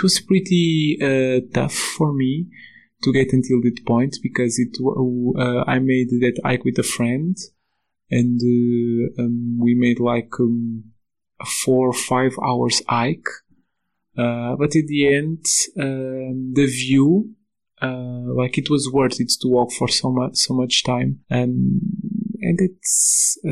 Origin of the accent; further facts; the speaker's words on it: Portugal; English is a second language; I am originally from Portugal.